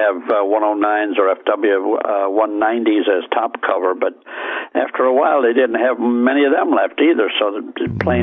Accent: Chicago, Illinois, United States; now in Florida, United States; Well, I grew up in Chicago in the winter. I was stationed in Lincoln, Nebraska in bitter winter out there. Thanks, I'll stay in Florida.

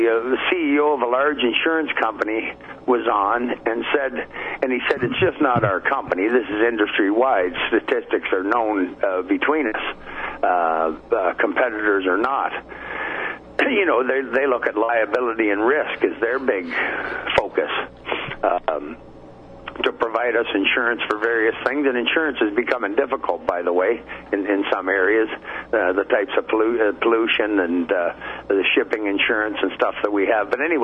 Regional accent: Canada; I'm Canadian. I have no say in any of this

